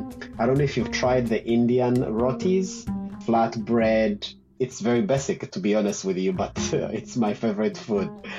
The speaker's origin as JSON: {"language": "English", "country": "Uganda", "tie": "born or raised there", "said": "I grew up in Uganda"}